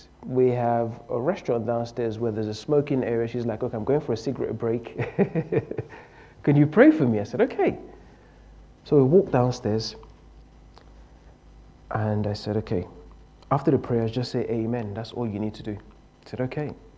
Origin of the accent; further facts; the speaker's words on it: Nigeria; I'm from Nigeria, and in the northern part of Nigeria, you can have as many as 15 wives.